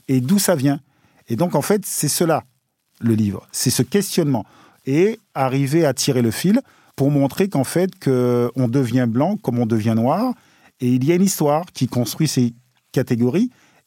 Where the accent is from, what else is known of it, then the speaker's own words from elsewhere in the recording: Guadeloupe, France; je suis né en Guadeloupe.